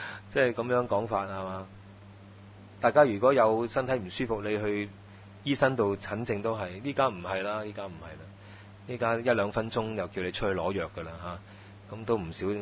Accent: China; 咁你我哋中國人嗰四個字真係唔錯㗎，真係對症就下藥㗎嘛

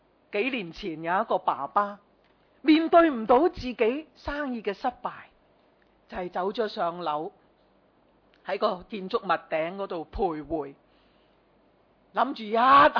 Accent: Hong Kong; 呢我哋香港人咧唔着重生命，甚至唔着重自己嘅健康

